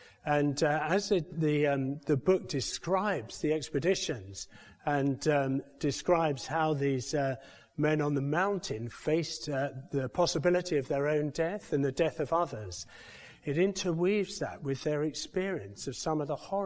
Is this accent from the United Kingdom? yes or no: yes; London, United Kingdom; when I was growing up in London